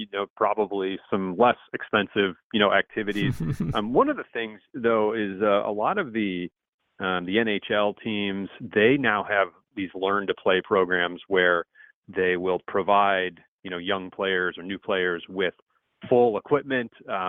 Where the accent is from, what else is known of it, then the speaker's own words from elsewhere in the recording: St. Louis, Missouri, United States; also born or lived in New Jersey / Ohio; Yeah, so I was born in New Jersey, just outside of New York City. My family pretty quickly moved to Ohio. I lived there for about half my childhood. And then later on to St. Louis, where I went to high school.